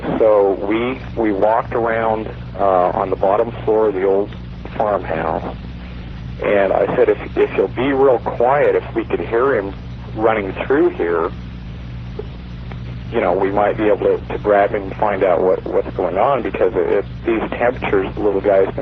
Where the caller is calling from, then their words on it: Denver, Colorado, United States; I'm calling from Denver.